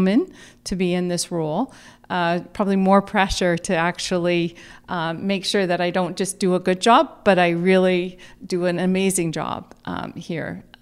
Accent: Kamloops, British Columbia, Canada; when I was growing up in Kamloops thinking, I'm going to become dean of the Rotman School one day.

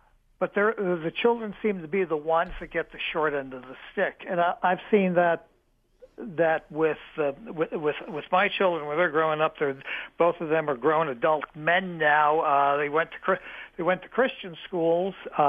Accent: New York City, New York, United States; I grew up in New York City. I still have friends, and I have a few relatives that still live in New York City.

